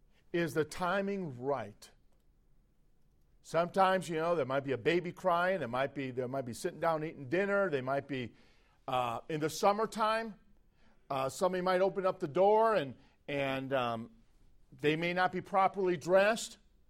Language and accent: English; Chicago, Illinois, United States; Growing up in Chicago, when I got saved as a teenager, I don't think I knocked on the same doors ever.